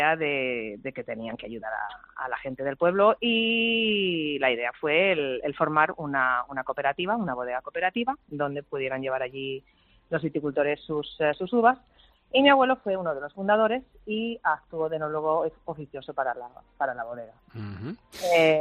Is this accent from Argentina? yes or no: no; La Seca, Castile and León, Spain; mi abuelo era el farmacéutico de mi pueblo, sí. La Seca, en la provincia de Valladolid.